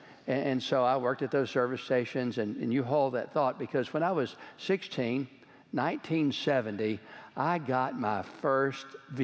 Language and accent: English; Georgetown, Texas, United States; I grew up in Georgetown, Texas, and my dad was a rancher and an entrepreneurial businessman.